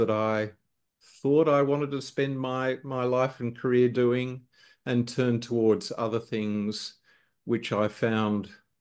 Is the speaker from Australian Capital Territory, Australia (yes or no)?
yes; Canberra, Australian Capital Territory, Australia; also born or lived in Singapore; So I was born in Canberra and I still live in Canberra, but I've spent periods of my life away, including when I was very young. We spent as a family a couple of years living in Singapore.